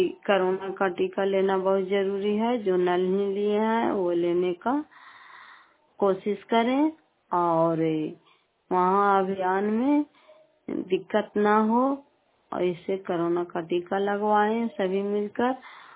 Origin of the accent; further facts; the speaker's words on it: Nalanda, Bihar, India; घर फतेहपुर, पंचायत मकरौता, प्रखंड करापसराय, जिला नालंदा की निवासी हूँ।